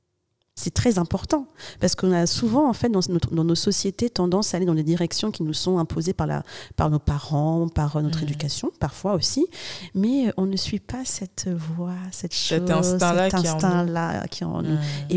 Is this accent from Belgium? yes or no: no; Normandy, France; also born or lived in Kinshasa; Donc je suis née à Kinshasa, mais je suis arrivée à l'âge de pratiquement 2 ans ici en France. Mmh. Et j'ai grandi en Normandie, dans une petite commune de la région rouennaise.